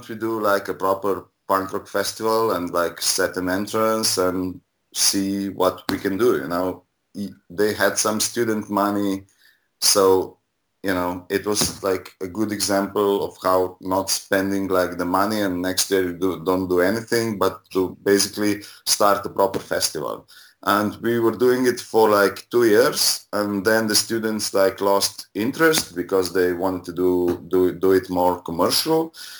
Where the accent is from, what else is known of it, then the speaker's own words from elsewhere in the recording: Slovenia; English is a second language; he's doing a festival in my hometown, which is like 60 kilometers from Ljubljana